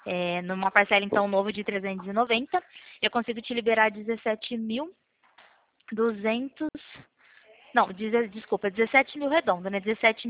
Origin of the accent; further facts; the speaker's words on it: Pirassununga, São Paulo, Brazil; sou de Pirassununga, interior de São Paulo.